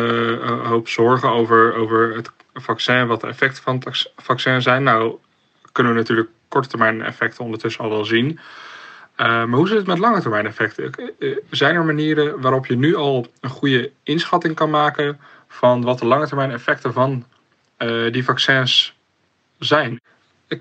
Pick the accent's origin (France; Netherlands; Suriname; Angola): Netherlands; Alphen aan den Rijn, South Holland; ik kom uit Alphen aan Rijn.